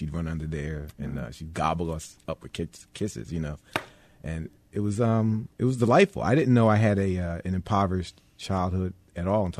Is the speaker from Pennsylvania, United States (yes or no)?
yes; Philadelphia, Pennsylvania, United States; I would, sure. We were financially challenged. I didn't know it, you know. I didn't know it growing up.